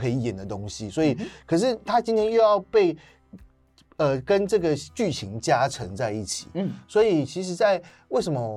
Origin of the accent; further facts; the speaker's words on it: Taichung, Taiwan; now in Taipei, Taiwan; 所以我就从台中来到台北